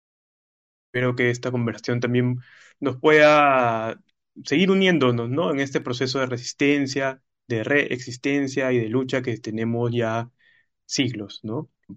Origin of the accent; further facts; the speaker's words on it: Lima, Peru; Soy de Lima, del centro de Lima, del barrio de Los Altos, y también vivo en la zona de Lima